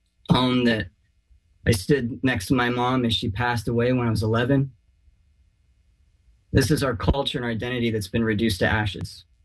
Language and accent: English; Paradise, California, United States; I grew up in Paradise. My mom grew up in Paradise, a little sleepy mountain town of 28,000 in the foothills of the Sierras.